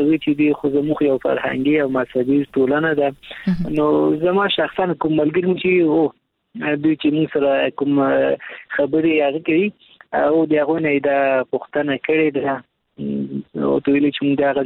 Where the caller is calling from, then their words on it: Kabul, Afghanistan; د کابل ولایت څخه مې اړیکې نیولې